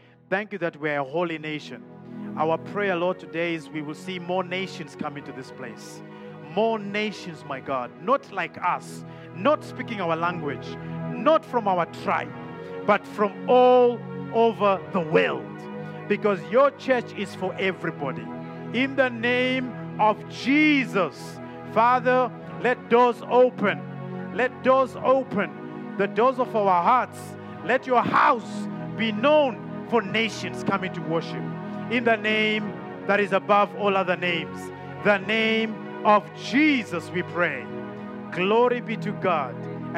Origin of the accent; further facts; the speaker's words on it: Zimbabwe; moved away; because I'm from Zimbabwe originally.